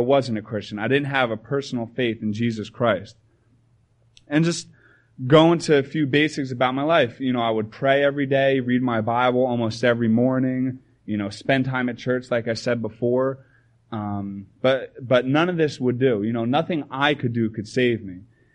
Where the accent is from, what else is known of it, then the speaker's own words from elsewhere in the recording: New Jersey, United States; I grew up in New Jersey, going to the same assembly my whole life.